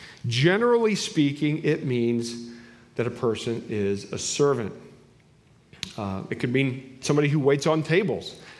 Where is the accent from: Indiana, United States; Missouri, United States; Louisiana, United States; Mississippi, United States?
Indiana, United States; now in Delaware, United States; When I grew up in Indiana, we were 2 hours from O'Hare International Airport in Chicago, and we were 2 hours from Indianapolis, the Indianapolis airport.